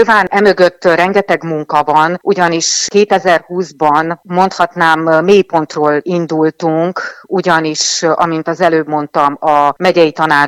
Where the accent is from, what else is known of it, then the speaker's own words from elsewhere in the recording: Maramureș, Romania; hogy lehet itt Máramarosban büszkén felvállalni azt, hogy magyarok vagyunk